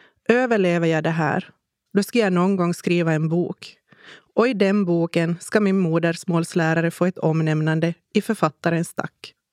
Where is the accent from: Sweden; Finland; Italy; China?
Finland; Pensala, Ostrobothnia; now in Oravais, Finland; Vi flyttar till Oravais som är grannby till min hemby i Pensala. Och det är i Oravais jag bor än idag.